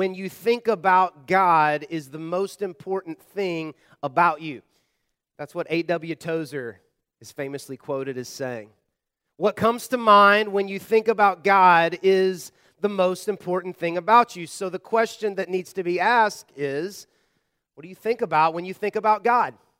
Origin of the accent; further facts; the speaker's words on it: the South, United States; I grew up kind of in the Bible Belt in the South where you were just taught that a lot was dependent on you